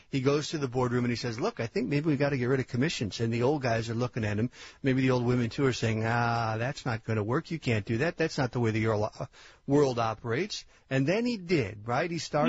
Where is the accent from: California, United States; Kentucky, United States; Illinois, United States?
Illinois, United States; Manteno; I grew up in Manteno, Illinois. My grandfather had a farm. My parents both were raised on the farm.